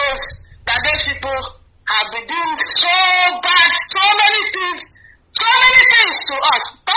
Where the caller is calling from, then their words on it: Texas, United States; I'm calling from United States of America, Texas, precisely.